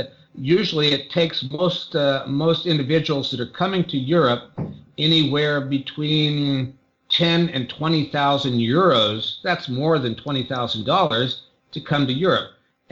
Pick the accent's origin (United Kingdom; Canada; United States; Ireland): Ireland; since I'm Irish